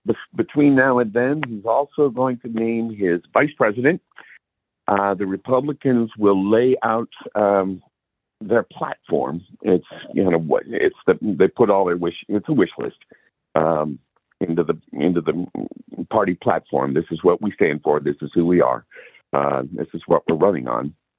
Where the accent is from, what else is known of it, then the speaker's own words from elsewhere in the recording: United States; As an American, Starmer.